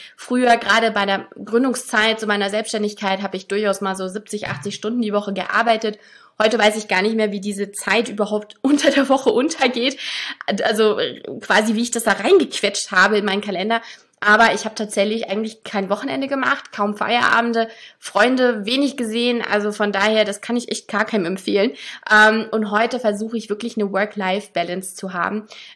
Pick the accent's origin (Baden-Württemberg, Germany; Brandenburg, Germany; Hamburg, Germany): Hamburg, Germany; Sie ist Personalberaterin in Hamburg, meiner Heimatstadt, sehr cool.